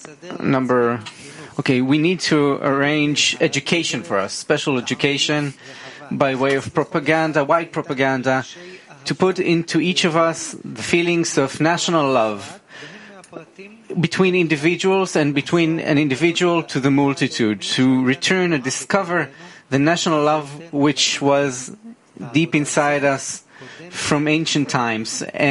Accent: Netanya, Central District, Israel; I'm from Netanya.

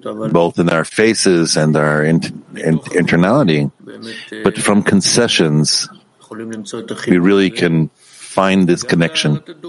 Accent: Italy; English is a second language; Buongiorno to all the friends. We're from Italy, 3, for the preparation.

